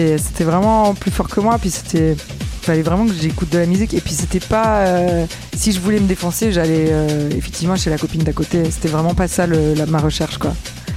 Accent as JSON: {"language": "French", "country": "Italy", "tie": "born or raised there", "said": "En plus, moi j'ai grandi en Italie, et l'Italie c'est quand même beaucoup plus croyant que la France"}